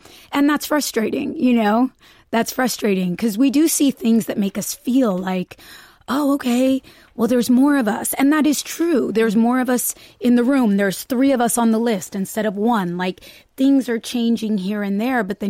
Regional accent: California, United States; I grew up in California

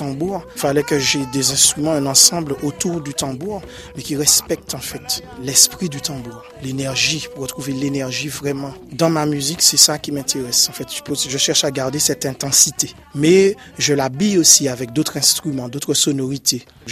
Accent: Martinique; Mon tambour de prédilection, c'est le tambour djouba, puisque je suis martiniquais.

